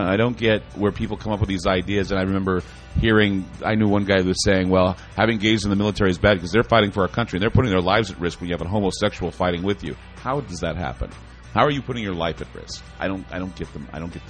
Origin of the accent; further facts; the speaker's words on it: Utah, United States; the reason why I know this is because I was raised in Utah, and that's how the Mormons operate.